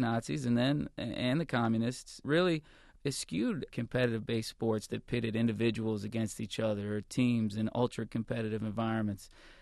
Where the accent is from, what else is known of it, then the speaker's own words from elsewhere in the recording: United States; it's probably hard because I'm an American